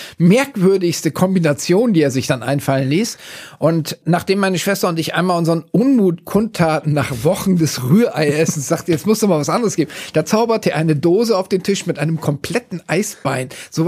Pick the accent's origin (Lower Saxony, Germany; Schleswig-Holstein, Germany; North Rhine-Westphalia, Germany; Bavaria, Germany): Lower Saxony, Germany; Oldenburg; Ferner erinnere ich mich natürlich als Oldenburger an diese ständigen Grünkohl- und Pinkelessereien immer im Winter